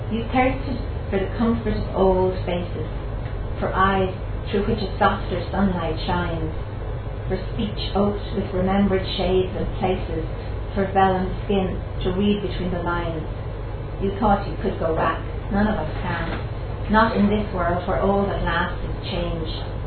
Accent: Dublin, Leinster, Ireland; And in Dublin, we mostly drink Guinness. This is called Black Stuff. I grew up near the Guinness houses, Carrick Road

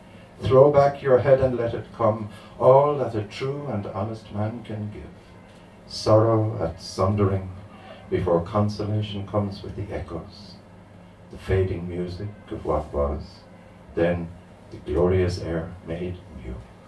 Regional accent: Cork, Munster, Ireland; And because I'm from Cork, I thought, what's the best poem in the world?

